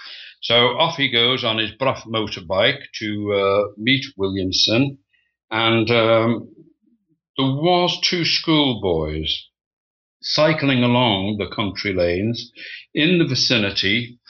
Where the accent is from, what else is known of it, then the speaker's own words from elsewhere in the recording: United Kingdom; although I'm of Irish nationality, I was born and brought up in Britain